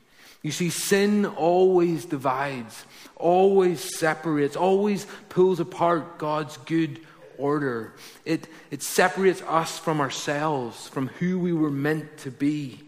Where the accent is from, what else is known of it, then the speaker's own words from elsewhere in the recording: Ballymena, Northern Ireland, United Kingdom; I'm not American, by the way. A number of you keep asking if I'm American. I'm from Ballymena, if you can't tell from my accent.